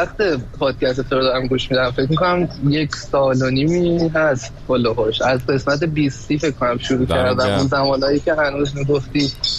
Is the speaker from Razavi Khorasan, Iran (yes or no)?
no; Tehran, Tehran Province, Iran; moved away as an adult; now in Germany; من تهران زندگی میکردم. آره من از تهران به دنیا